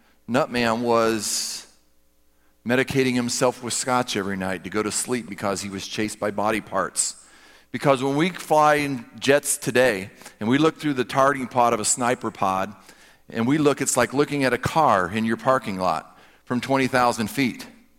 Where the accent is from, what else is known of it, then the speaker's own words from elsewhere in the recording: South Carolina, United States; If you're like me, I grew up in South Carolina, so it was always the rebels against the Yankees.